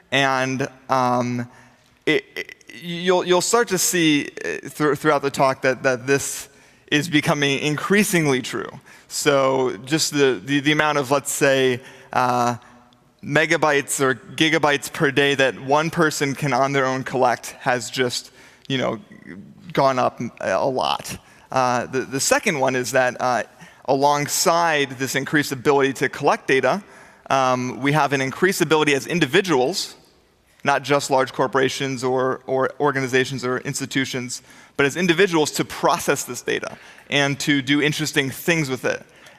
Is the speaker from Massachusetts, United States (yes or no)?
no; California, United States; I come from Silicon Valley